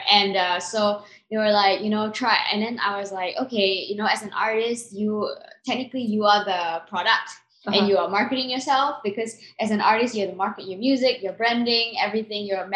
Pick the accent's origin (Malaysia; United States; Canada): Malaysia; also born or lived in Singapore; I'm originally from Malaysia and Singapore